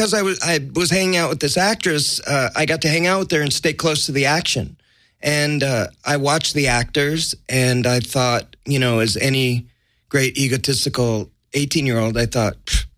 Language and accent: English; Los Angeles, California, United States; I always wanted to be an actor, and I grew up in Los Angeles. I grew up in East LA, 12 miles from Hollywood, but it was, another world away.